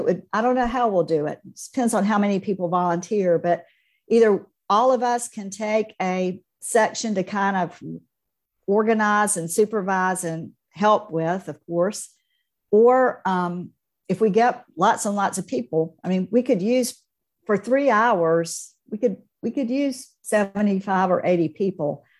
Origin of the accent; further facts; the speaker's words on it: Georgia, United States; I'm a redneck from South Georgia.